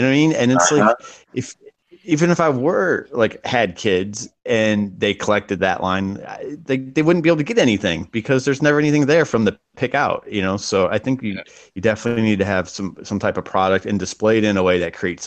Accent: Ohio, United States; We had Kitty City where I grew up in Ohio.

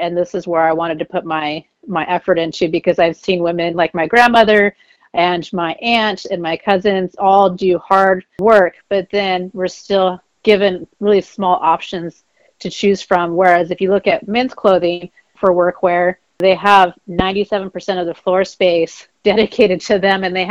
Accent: California, United States; also born or lived in Iowa; I was born in Iowa. My family did move to California, though, when I was five. But I still had the opportunity to go back to our family's farm over the summers and help out.

